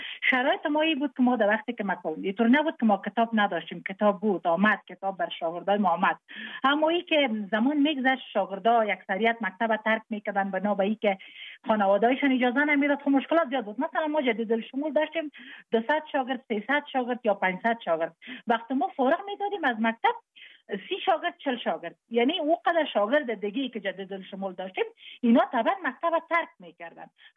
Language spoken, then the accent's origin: Persian; Jowzjan, Afghanistan; چون متولد ولایت جوزجان هستم.